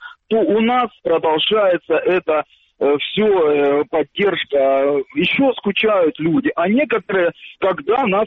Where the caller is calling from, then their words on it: Kramatorsk, Donetsk Oblast, Ukraine; Добрый вечер … Краматорск.